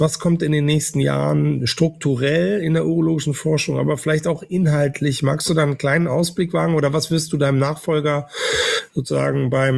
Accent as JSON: {"language": "German", "region": "Northern Germany", "country": "Germany", "said": "Ich bin ja ein Norddeutscher."}